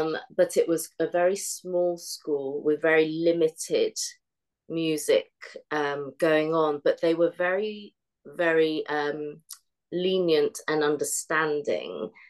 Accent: Bromley, London, United Kingdom; I am actually from Bromley, and they have a huge, huge youth music department

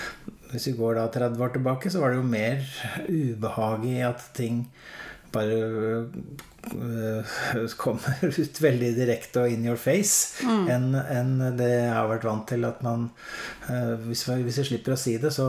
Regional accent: Spydeberg, Østfold, Norway; der jeg kommer fra i Indre Østfold, Spydeberg.

